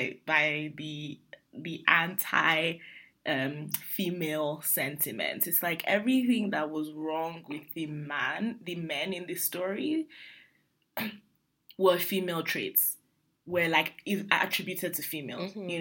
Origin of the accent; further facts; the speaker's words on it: Nigeria; I just need myself as a Nigerian to to know them and to understand them.